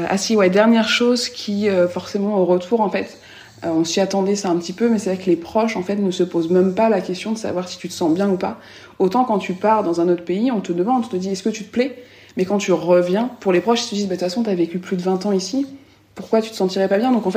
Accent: Normandy, France; now in Bordeaux, France; nous, voilà, comme je l'ai dit, on vient de Normandie. Donc à Bordeaux, on ne connaît absolument personne.

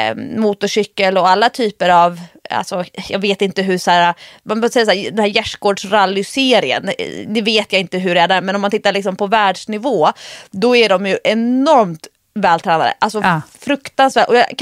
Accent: Stockholm, Stockholm County, Sweden

